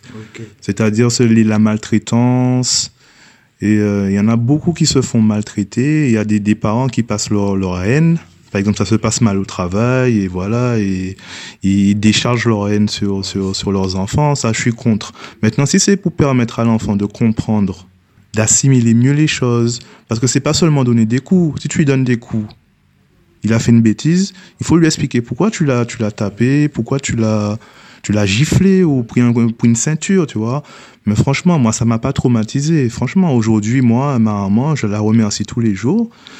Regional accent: Guadeloupe; moi j'ai été élevé en Guadeloupe

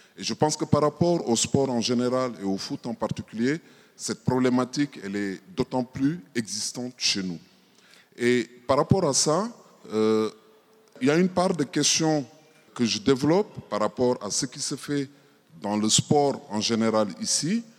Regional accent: Senegal; Et par rapport à cela, moi, je viens du Sénégal.

